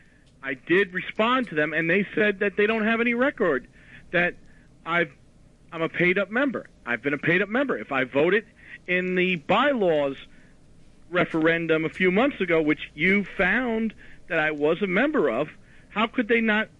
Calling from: New York, United States; from Long Island.

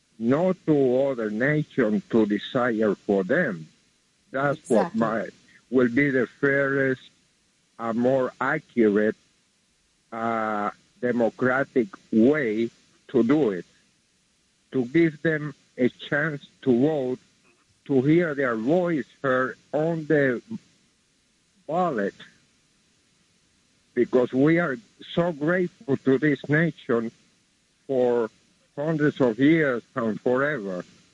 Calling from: Brooklyn, New York, United States; Thank you. From Brooklyn.

